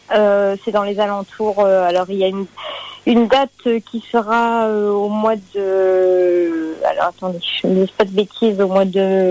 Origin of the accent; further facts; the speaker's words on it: Boulogne-sur-Mer, Hauts-de-France, France; parce que je suis originaire de Boulogne-sur-Mer.